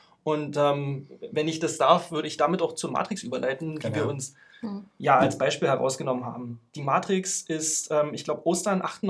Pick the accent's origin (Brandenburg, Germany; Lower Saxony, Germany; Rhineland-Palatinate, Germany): Brandenburg, Germany; Eisenhüttenstadt; ich bin aus Eisenhüttenstadt, neben Neuzelle. Und ich würde mich als Agnostiker bezeichnen